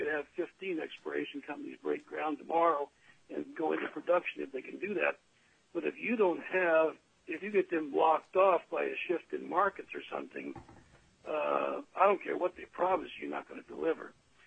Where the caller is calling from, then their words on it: Anchorage, Alaska, United States; I'm calling from Anchorage, Alaska.